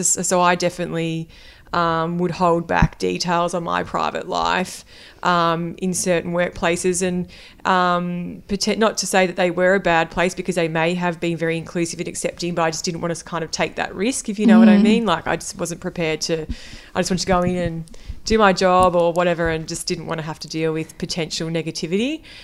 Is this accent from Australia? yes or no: yes; Bendigo, Victoria, Australia; I grew up in Bendigo, so I'm from a regional town. Yeah, yeah. I lived there until I was, into 18, went to uni, then came back to Bendigo and worked in my early 20s.